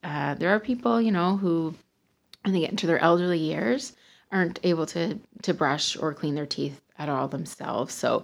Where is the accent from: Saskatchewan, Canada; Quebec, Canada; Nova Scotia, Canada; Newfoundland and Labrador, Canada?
Nova Scotia, Canada; Cole Harbour; I'm actually a local girl. I'm from the area. I grew up in Cole Harbor